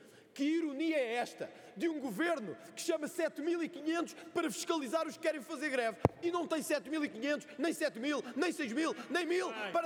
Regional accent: Sintra, Lisbon, Portugal; em Sintra, que é a minha terra

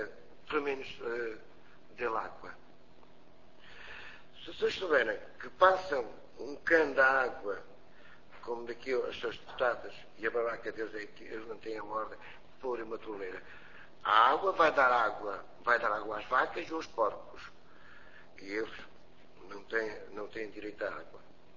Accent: Portugal; Eu sou português, vou aderir, estou a português. Nasci cá

